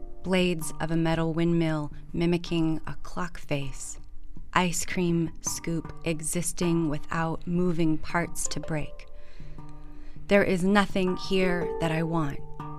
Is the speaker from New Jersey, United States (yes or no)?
no; Landers, California, United States; Starshine Road is actually the name of the road that I grew up on in Landers. And it holds a lot of weight for me. Landers is a really, it's a fairly depressing place. And it's very isolated.